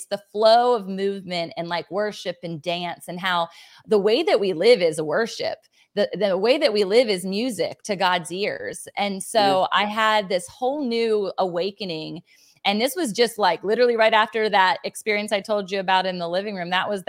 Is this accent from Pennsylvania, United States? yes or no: no; Virginia Beach, Virginia, United States; It'll be in Virginia Beach, Virginia, and that's my hometown. That's a lot of our team's hometown, and so we're excited to welcome you here, our home.